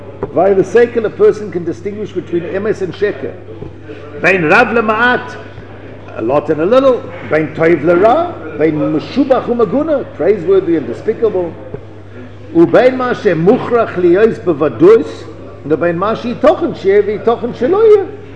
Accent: Pretoria, Gauteng, South Africa; Elon Musk, he's from my hometown, he's a Pretorian.

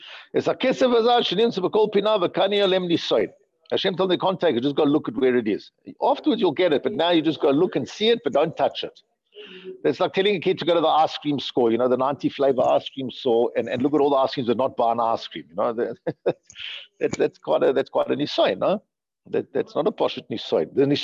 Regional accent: South Africa; I'm from South Africa. You see, I know how to protect the house.

